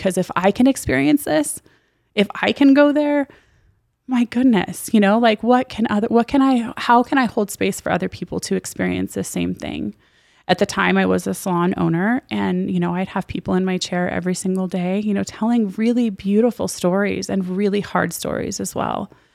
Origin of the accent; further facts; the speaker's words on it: Nevada, United States; So I was raised in Nevada. I was raised by my dad until when he passed away when I was almost 16 years old. I lived in Nevada, and then my mom lived in California.